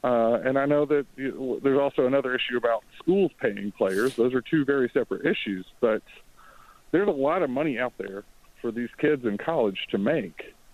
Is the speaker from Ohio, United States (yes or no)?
no; Birmingham, Alabama, United States; Hey, I grew up in Birmingham. I've been listening to your show since you've been down here.